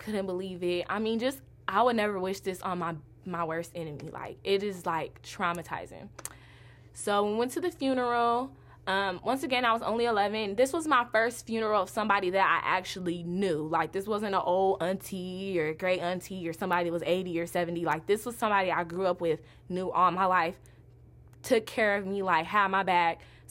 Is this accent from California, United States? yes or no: yes; Compton, California, United States; and my brother, we're from Compton, so that's where we lived